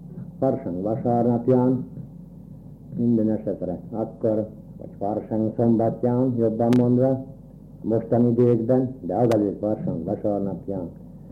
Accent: Trebeľovce, Banská Bystrica Region, Slovakia; Július 15-én születtem Terbeléden.

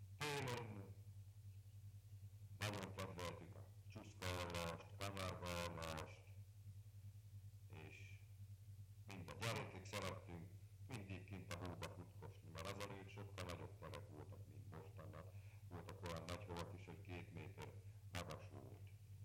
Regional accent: Sókszalőce, Hungary; Sókszalőcén születtem én is, még annak idején csak Sóknak hívta akkor.

